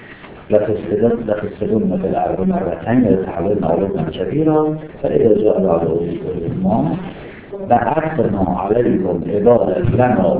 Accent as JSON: {"language": "Persian", "country": "Iran", "said": "نه اینکه تفاخر برگزار بدیم که حالا ما ایرانیم"}